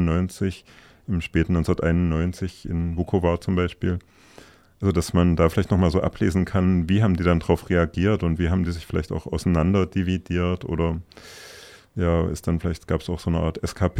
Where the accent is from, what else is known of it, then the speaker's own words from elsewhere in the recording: Kassel, Hesse, Germany; ich komme aus Kassel und so